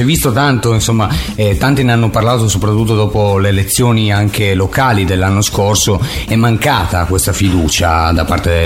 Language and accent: Italian; Gemona, Friuli-Venezia Giulia, Italy; born there; io sono nato a Gemona, nell'ospedale di Gemona